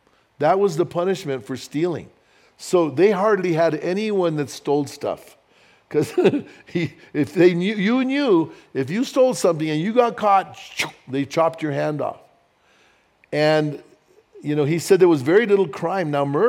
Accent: Albuquerque, New Mexico, United States; When we go to Albuquerque, and I'm from Albuquerque or Bernalillo, it's crazy going there nowadays.

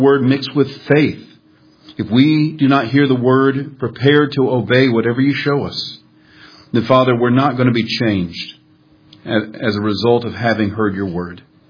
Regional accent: Powder Springs, Georgia, United States; to be preaching the gospel in my hometown of Powder Springs. I grew up about 3 miles from here on the other side of 278

